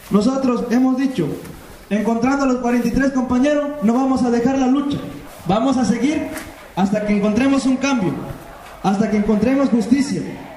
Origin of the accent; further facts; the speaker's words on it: Guerrero, Mexico; Lamentablemente soy de Guerrero.